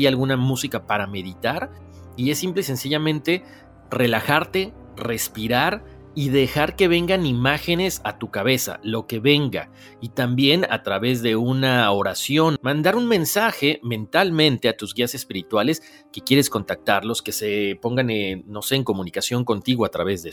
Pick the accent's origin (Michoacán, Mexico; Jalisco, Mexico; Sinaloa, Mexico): Michoacán, Mexico; Morelia; now in Minnesota, United States; Te escribo desde Minnesota, Estados Unidos. Soy de Morelia, Michoacán, México.